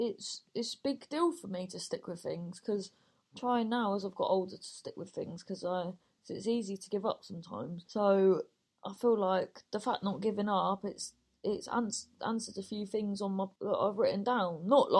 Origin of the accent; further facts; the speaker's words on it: Wales, United Kingdom; And yeah, I'm Welsh after that.